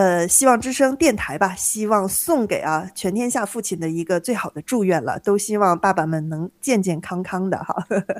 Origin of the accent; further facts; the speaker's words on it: northern China, China; 那我是北方人，我们从小吃粽子都是蘸白糖